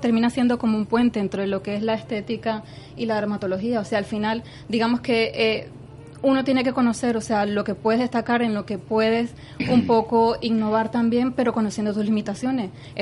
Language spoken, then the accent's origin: Spanish; Venezuela; moved away as an adult; now in Valencia, Spain; Como venezolana ya tengo ya 19 años viviendo aquí en España, en Valencia concretamente.